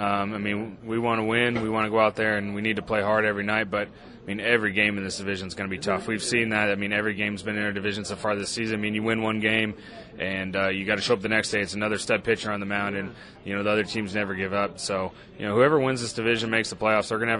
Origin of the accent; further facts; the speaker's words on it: Houston, Texas, United States; Yeah, I mean, I grew up in Houston, Texas, so I lived there almost my entire life, and love playing baseball.